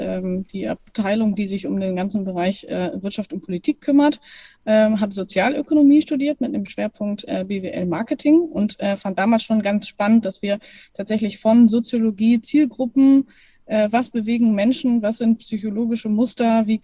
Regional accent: Lower Saxony, Germany; Also ich komme oder bin aufgewachsen in Lüneburger Heide

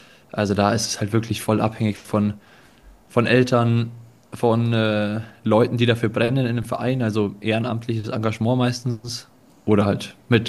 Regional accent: Bavaria, Germany; Und gerade bei mir in Oberbayern, wo ich herkomme, da sind Schwimmbäder schon ziemlich rar.

